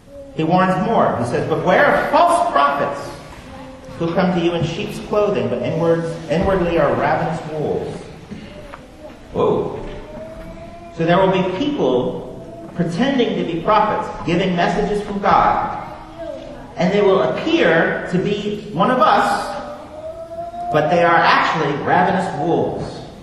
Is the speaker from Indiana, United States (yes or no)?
no; Kansas City, Missouri, United States; I grew up in Kansas City, we don't roast weenies, we barbecue.